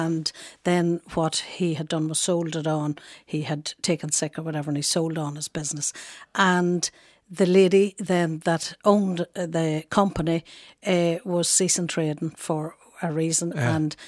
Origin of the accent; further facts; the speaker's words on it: Monaghan, Ulster, Ireland; Yes, I'm from Monaghan Town.